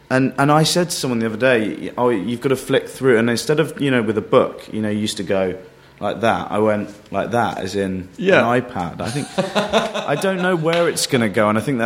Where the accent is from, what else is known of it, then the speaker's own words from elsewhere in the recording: London, United Kingdom; I would consider myself a Londoner, and that's my tribe. Being a Londoner and being, you know, British